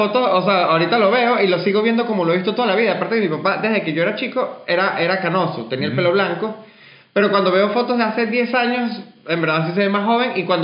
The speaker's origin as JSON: {"language": "Spanish", "region": "Mérida", "country": "Venezuela", "said": "yo me fui de mi ciudad, de Mérida, de donde yo soy en Venezuela, un tiempo largo, casi 10 años, y después volví a donde mis papás"}